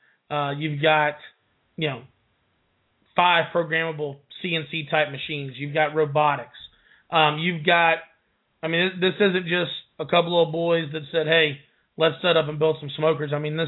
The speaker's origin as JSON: {"language": "English", "town": "Lakeland", "region": "Florida", "country": "United States", "tie": "born or raised there", "said": "we grew up together here in Lakeland"}